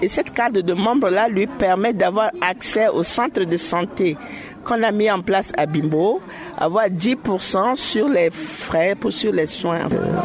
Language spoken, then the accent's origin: French; France; Un cabinet d'infirmières chez nous en France, c'est un cabinet de consultation infirmière comme les cabinets des médecins